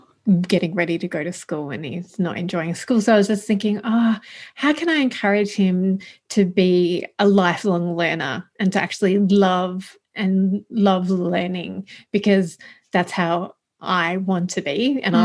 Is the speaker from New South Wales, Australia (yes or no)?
yes; New South Wales, Australia; from New South Wales, Australia.